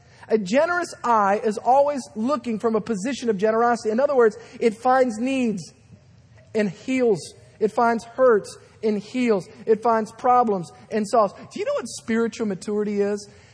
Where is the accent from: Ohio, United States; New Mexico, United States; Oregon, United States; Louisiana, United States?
Louisiana, United States; I'm from Louisiana. I can say this. I pastor in New Orleans, the North Shore region.